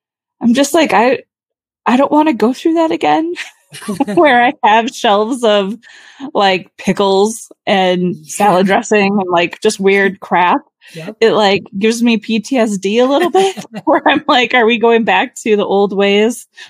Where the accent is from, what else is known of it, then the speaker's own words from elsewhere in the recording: Chicago, Illinois, United States; I mean, I knew where some of these towns were because I grew up in Chicago. So you kind of grow up going to Wisconsin Dells.